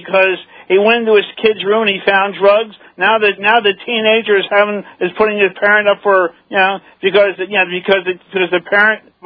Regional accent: New Jersey, United States; I lived back in Jersey I grew up back in New Jersey.

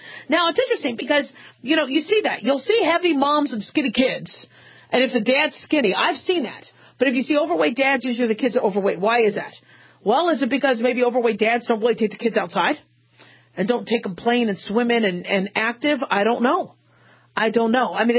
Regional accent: New York, United States; I don't know if I can speak New York. I'm a New Yorker.

